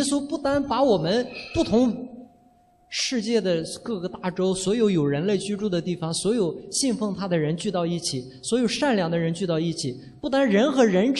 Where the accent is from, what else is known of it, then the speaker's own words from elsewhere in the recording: China; 我是从那个中国来的